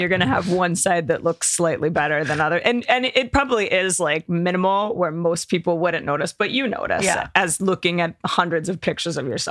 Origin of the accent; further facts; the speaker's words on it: Baltimore, Maryland, United States; 80s, 90s, Baltimore.